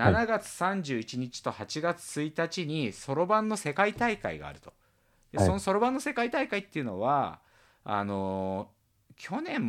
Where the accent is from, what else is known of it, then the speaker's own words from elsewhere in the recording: Maebashi, Gunma, Japan; 僕前橋出身だから高崎のことよく知んなかったんだけど